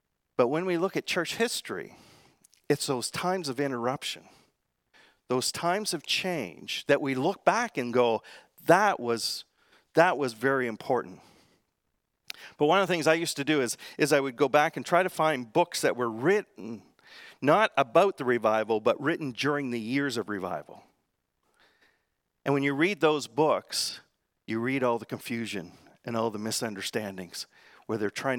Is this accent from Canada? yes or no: yes; the Maritimes, Canada; also born or lived in Prince Edward Island; Now, I grew up in the Maritimes, but I was no seafaring man, all right? I grew up in the city.